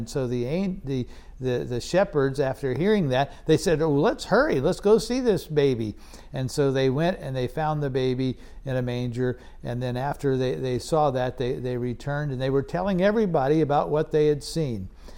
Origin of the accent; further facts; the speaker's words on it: Iran; I grew up in Iran